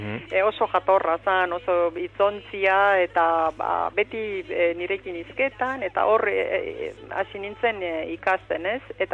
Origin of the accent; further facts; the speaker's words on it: Romania; now in Spain; ni Errumaniakoa naiz, hor jaio naiz eta Errumaniarra sentitzen naiz, baina 16 urte daramatzat hemen, eta egia zan hemengoa ere sentitzen naiz, hemen bizi naiz